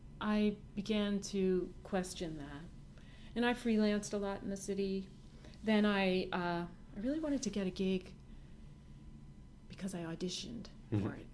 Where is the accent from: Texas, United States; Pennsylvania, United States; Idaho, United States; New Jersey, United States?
Pennsylvania, United States; I grew up in southern Pennsylvania, really in the country